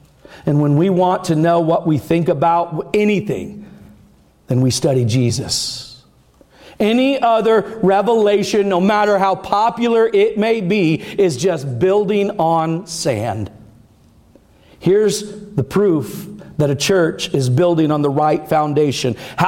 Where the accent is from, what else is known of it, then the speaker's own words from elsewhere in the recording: United States; I am proud of my citizenship as an American.